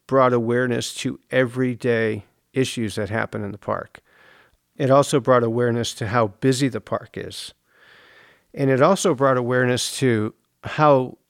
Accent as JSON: {"language": "English", "region": "East Coast", "country": "United States", "tie": "born or raised there", "said": "I grew up on the East Coast. I grew up on a farm."}